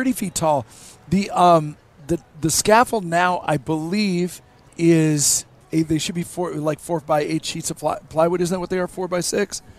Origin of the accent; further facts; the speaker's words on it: Seattle, Washington, United States; and I grew up in Seattle, and there's an area in Seattle Center where the Space Needle is, and there's a big grassy area.